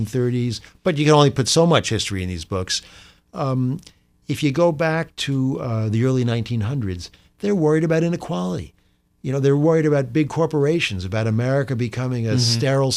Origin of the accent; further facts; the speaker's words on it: New York, United States; if you come from the East, and I came from New York, you think of Omaha as a complete hayseed place.